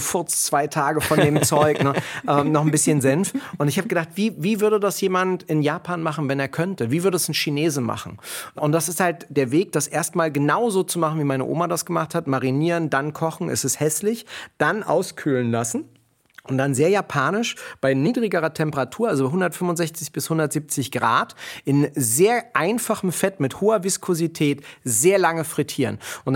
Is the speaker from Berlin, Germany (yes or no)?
yes; Berlin, Germany; Ich bin ja in Kreuzberg groß geworden